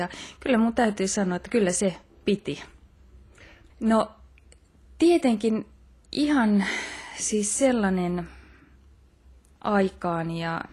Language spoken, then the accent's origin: Finnish; Tampere, Pirkanmaa, Finland; also born or lived in Brussels; now in Tallinn, Estonia; kun mä oon asunut Tampereella, ja olen sieltä kotoisin ja sitten olen opiskellut myös Turun yliopistossa ennen kuin siirryin Helsinkiin. Ja myöhemmin sitten nyt olen asunut myöskin Brysselissä ja tällä hetkellä Tallinnassa